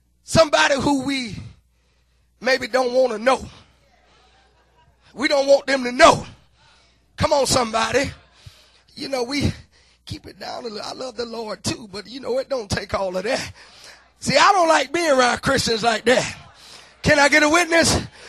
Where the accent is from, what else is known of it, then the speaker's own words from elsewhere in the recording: the South, United States; born there; I was born in the South. I played with mud pies, and some of you have too.